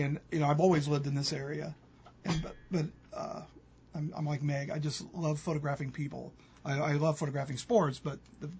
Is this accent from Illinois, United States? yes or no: yes; Maquon, Illinois, United States; I grew up in Mequon, you know, 200 people.